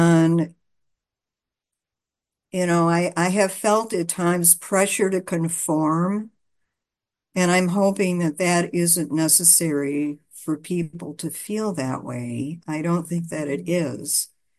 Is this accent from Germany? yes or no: no; Los Angeles, California, United States; I'm an addict and I'm from Los Angeles. And I'm glad to be here today.